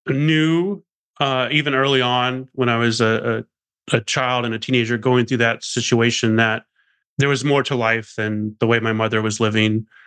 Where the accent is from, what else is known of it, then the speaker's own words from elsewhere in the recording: Arkansas, United States; I mean, I grew up in Arkansas and, you know, with a drug addicted mother on welfare and food stamps and all that stuff.